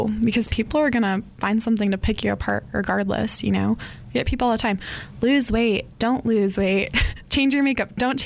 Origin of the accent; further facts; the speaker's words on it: Washington, United States; And I didn't know who he was because I grew up in Washington.